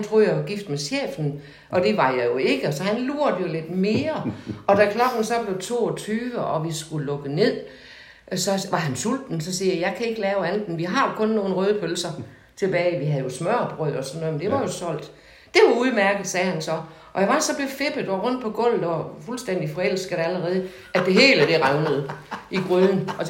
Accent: Hedensted, Central Denmark Region, Denmark; servicestation i Hedensted, hvor jeg kommer fra.

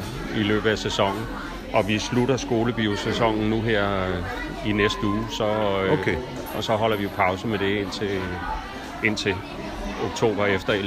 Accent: Copenhagen, Capital Region of Denmark, Denmark; Jeg er født i København og opvokset i Københavns omegn. Jeg har boet der, indtil jeg fyldte 30.

